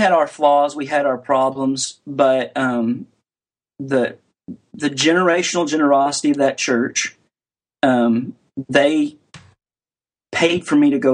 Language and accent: English; Arkansas, United States; It helped me not to inoculate myself because I grew up in the Bible Belt.